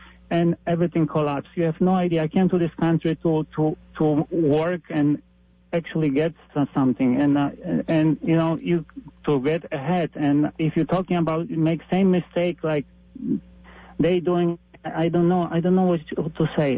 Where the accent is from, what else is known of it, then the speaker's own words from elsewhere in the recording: Poland; I came from Poland